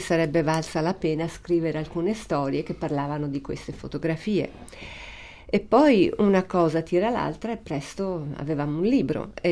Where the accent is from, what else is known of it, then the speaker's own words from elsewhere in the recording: Rome, Lazio, Italy; also born or lived in England; now in Pennsylvania, United States; sono nata in Inghilterra e cresciuta a Roma e ora abito in Pennsylvania con mio marito e i miei due figli